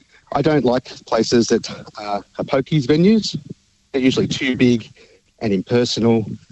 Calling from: Talbot, Victoria, Australia; I'm calling from Talbot today in northwestern Victoria

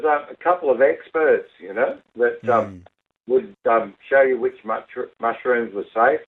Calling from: Victoria, Australia; Oh, I'm calling from central Victoria. Beautiful, freezing cold and very wet and frosty and icy at the moment.

